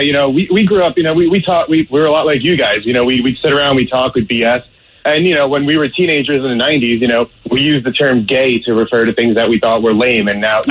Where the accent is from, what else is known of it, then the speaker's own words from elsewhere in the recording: New York City, New York, United States; I mean, personally, I grew up in New York City. I have a lot of cops and firefighters and sanitation in my family, a lot of teachers and nurses.